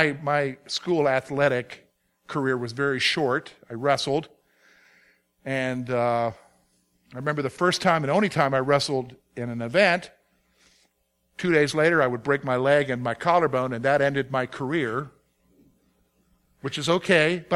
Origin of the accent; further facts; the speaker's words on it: South Carolina, United States; Young …, growing up in South Carolina, doing something stupid at school or something stupid in the neighborhood